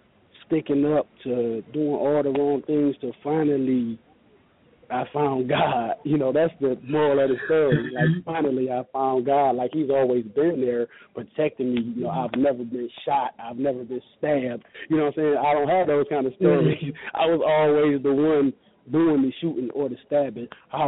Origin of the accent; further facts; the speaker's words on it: Detroit, Michigan, United States; Like you said, born and raised in Detroit, you know, although I've been outside of Detroit as I got older